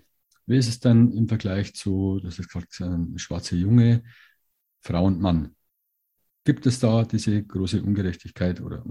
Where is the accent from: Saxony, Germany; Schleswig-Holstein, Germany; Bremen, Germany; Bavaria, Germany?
Bavaria, Germany; In der Nähe von Regensburg.